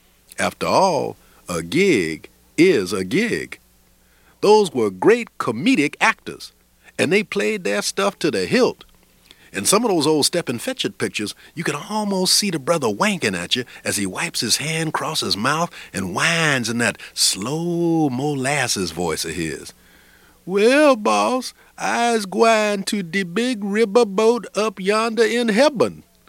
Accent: Mississippi, United States; It's because I grew up in Mississippi listening to natural storytelling

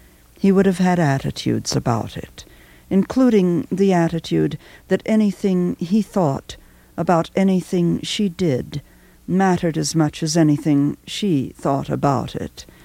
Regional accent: Texas, United States; Well, I grew up in Texas, and in Texas there's a heavy farm talking culture.

